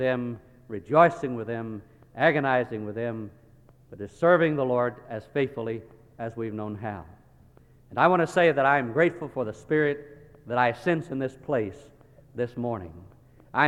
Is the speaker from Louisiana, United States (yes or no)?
no; Kosciusko, Mississippi, United States; I'm from Kosciuszko, Mississippi. I remind you that he started this, I did not. It is true that I hardly made it out of the county while I was growing up.